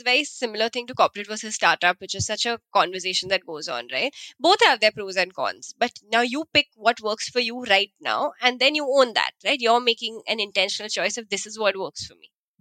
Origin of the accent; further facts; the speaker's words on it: India; we grew up in India